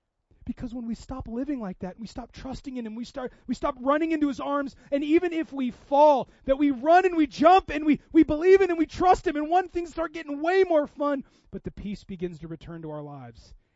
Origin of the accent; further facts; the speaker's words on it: Seattle, Washington, United States; I grew up in Seattle.